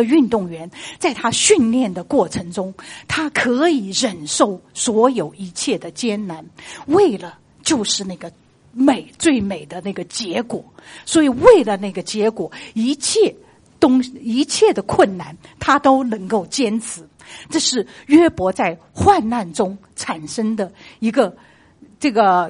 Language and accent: Chinese; China; 我们中国人一讲忍，就是心的头上一把刀。